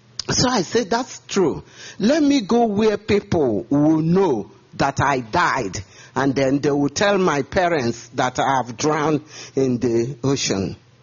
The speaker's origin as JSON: {"language": "English", "country": "Nigeria", "accent": "Nigerian", "second_language": "English", "said": "I hope you understand my English. I'm from Nigeria, and we have a heavy accent."}